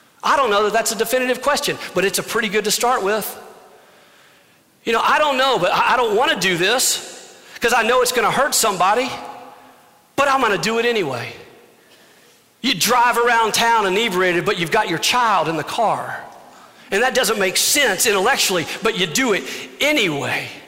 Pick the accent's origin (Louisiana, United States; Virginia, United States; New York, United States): Louisiana, United States; I grew up in Louisiana. Everyone dipped.